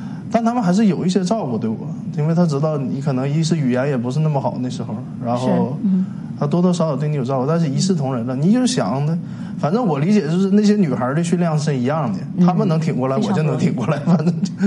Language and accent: Chinese; China; 因为我那批新兵的时候就我一个中国人